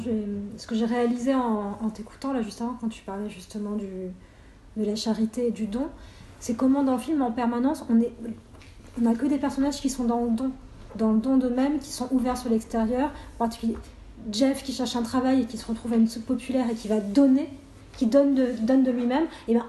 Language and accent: French; France; la première fois en tant que Français que tu mets les pieds aux États-Unis